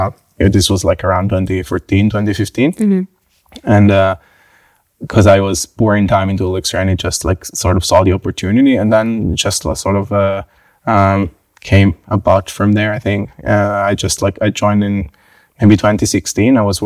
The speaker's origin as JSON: {"language": "English", "country": "Italy", "said": "I come from Italy"}